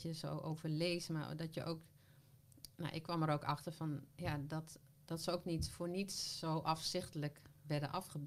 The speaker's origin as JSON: {"language": "Dutch", "town": "Ommen", "region": "Overijssel", "country": "Netherlands", "said": "Ik dacht, ik kom uit Ommen."}